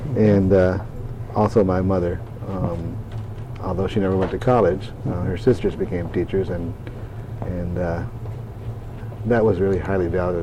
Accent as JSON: {"language": "English", "town": "Hubbard Lake", "region": "Michigan", "country": "United States", "tie": "born or raised there", "also_born_or_lived": "Alpena", "said": "I was born in Alpena, Michigan, in 1947. Grew up on a farm in Hubbard Lake, Michigan, and went to Alcona High School"}